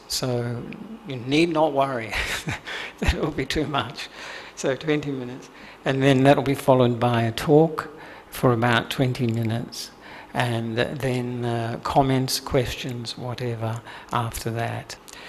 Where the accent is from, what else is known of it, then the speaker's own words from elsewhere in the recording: Australia; moved away as an adult; now in Sri Lanka; And I've been living in Sri Lanka now for 10 years, and I am originally from Australia